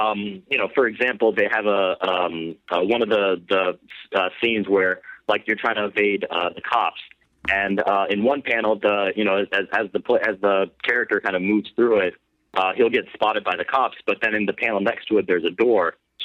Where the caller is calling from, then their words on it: Chicago, Illinois, United States; Hey, guys. … I'm calling from Chicago.